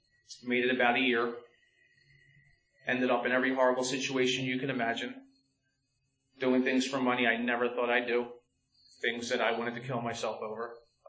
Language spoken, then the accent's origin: English; Philadelphia, Pennsylvania, United States; I'm Irish and Puerto Rican. Irish Catholic on one side, got all my sacraments. Grew up in North Philly, all black family, all black neighbors, my stepmom, my brothers, aunts, uncles, everybody.